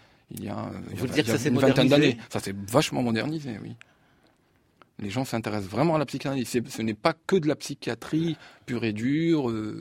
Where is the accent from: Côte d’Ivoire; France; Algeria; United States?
Algeria; French is a second language; Tu vois, que je suis un Algérien.